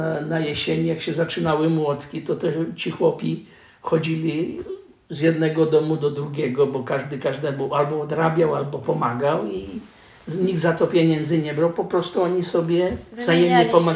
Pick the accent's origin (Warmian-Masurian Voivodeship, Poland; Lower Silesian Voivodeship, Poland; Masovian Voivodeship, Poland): Warmian-Masurian Voivodeship, Poland; born there; Ja się urodziłem na Warmii, ja mogę się czuć jako warmiak